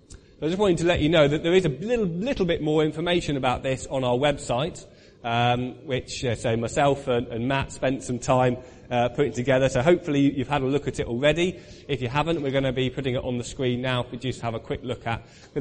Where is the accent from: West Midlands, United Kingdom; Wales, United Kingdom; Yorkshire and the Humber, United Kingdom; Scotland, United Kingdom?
West Midlands, United Kingdom; Upton-upon-Severn; my kind of church I grew up in Upton-upon-Severn in Worcestershire.